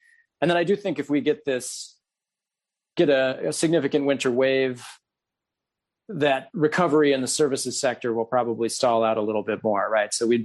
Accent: Minnesota, United States; my home state of Minnesota

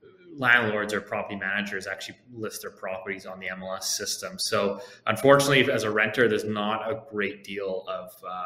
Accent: Richmond, British Columbia, Canada; I grew up in Richmond, obviously. We're like below sea level, so you certainly don't want to have a basement there.

